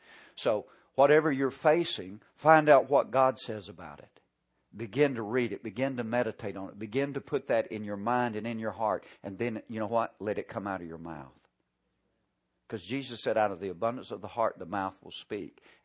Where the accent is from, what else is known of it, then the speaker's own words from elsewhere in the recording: the South, United States; you know, I grew up in the South. So we had, and not just in the South, but in the country in the South.